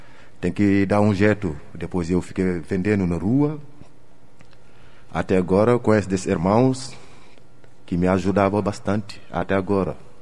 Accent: France; Portuguese is a second language; moved away as an adult; now in Curitiba, Brazil; porque não falava português. Sou francês.

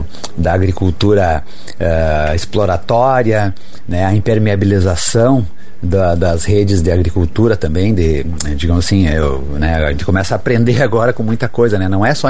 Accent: Brazil; mostrando que nós só somos alguém porque somos do Brasil

